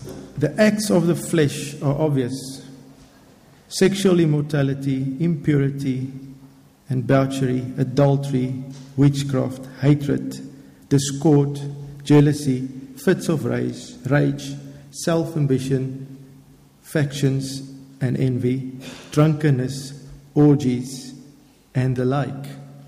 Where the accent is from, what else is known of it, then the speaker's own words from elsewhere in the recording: Boksburg, Gauteng, South Africa; born there; I was born in South Africa. It was a little town or town, big town now called Boksburg.